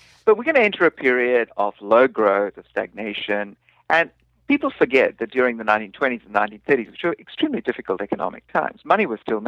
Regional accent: India; from India, and I'm not from Sri Lanka

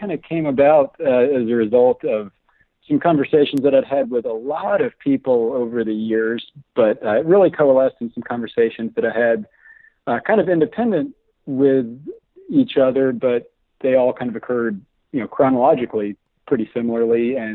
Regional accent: Louisville, Kentucky, United States; now in Hamilton, United States; I grew up in Louisville, Kentucky, but currently live in Hamilton, Montana.

